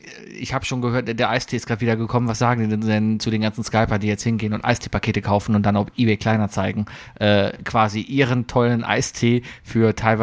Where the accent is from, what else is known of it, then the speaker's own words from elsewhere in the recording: Cologne, North Rhine-Westphalia, Germany; Ich bin ja ein Aldi-Süd-Kind. Ich bin in Köln aufgewachsen.